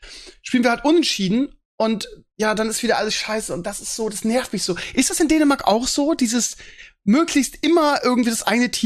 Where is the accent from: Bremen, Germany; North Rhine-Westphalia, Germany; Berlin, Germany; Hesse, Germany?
Bremen, Germany; weil als Bremer, wir hatten ja mal alle Österreicher bei uns